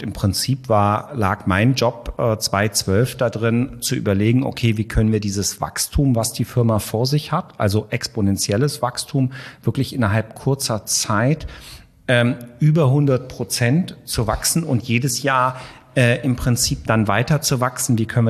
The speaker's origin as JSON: {"language": "German", "town": "Hanover", "region": "Lower Saxony", "country": "Germany", "said": "Jetzt komme ich aus Hannover"}